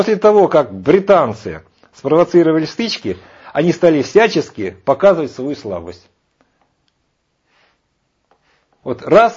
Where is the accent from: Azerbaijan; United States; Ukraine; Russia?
Ukraine; Не, женщина, мужчина, пожалуйста, это все равно, но вот я украинец.